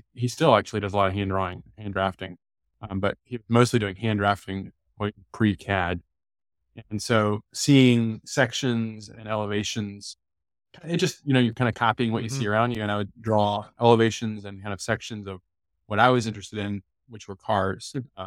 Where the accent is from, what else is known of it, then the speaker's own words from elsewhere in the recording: Virginia, United States; Yeah, I grew up in Virginia, so a very different climate and kind of riding environment.